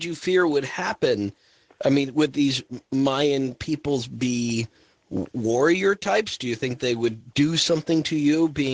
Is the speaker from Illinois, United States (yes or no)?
yes; Illinois, United States; when I was raised in Illinois, I was taught to believe that these were all Native American mounds